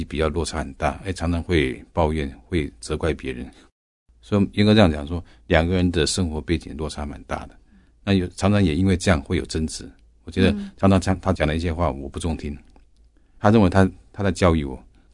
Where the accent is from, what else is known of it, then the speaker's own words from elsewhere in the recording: Hukou, Hsinchu County, Taiwan; born there; 我出生在新竹的湖口的客家人的地方。